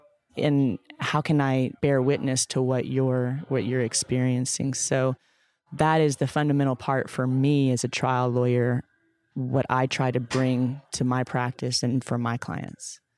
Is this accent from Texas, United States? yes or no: yes; Texas, United States; also born or lived in Chicago / California; And so after 5.5 years, and I was in Chicago, I'm from Texas originally, it's cold.